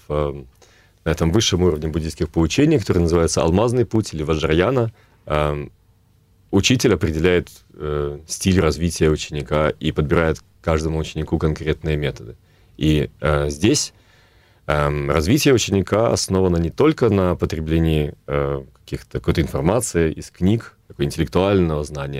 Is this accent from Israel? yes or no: no; Belarus; Но я родился в русской культуре. Мы говорили по-русски в семье. Вырос на Беларуси, и там тоже мы говорили по-русски.